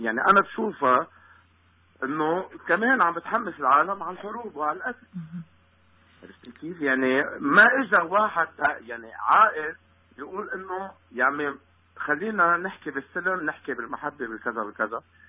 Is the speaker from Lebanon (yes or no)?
yes; Lebanon; أنا لبناني، عشت الحرب كلها.